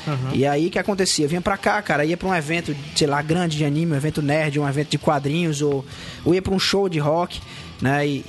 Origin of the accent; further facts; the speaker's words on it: Sobral, Ceará, Brazil; eu sou de Sobral, né, interior aqui do Ceará